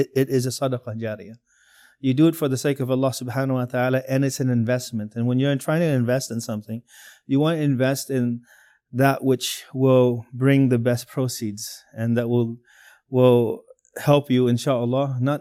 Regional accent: United States; He knew that I was from America, and I knew that he was, you know, he spoke English like an American

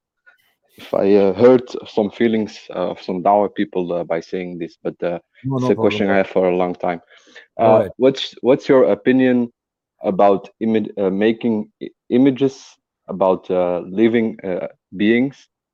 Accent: Belgium; English is a second language; and my English is not so good. I'm from Belgium, so I'm sorry.

